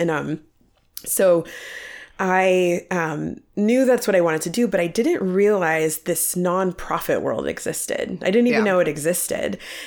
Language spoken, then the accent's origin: English; Youngstown, Ohio, United States; But so I'm from the Youngstown area, you know, born and raised here.